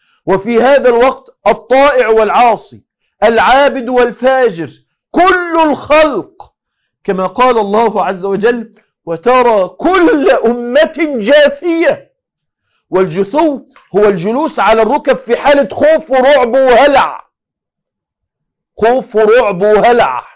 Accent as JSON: {"language": "Arabic", "country": "Egypt"}